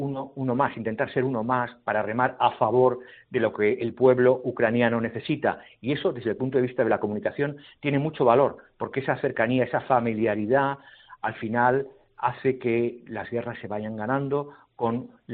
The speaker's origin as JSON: {"language": "Spanish", "town": "Toledo", "region": "Castilla-La Mancha", "country": "Spain", "said": "y sigo queriendo a mi tierra, a Castilla-La Mancha y a Toledo"}